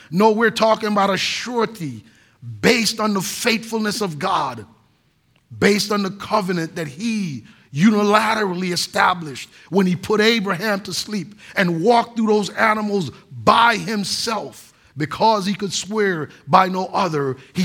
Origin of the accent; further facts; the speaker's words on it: U.S. Virgin Islands; I grew up in the Virgin Islands. All of us, every single person, 99% of us were black.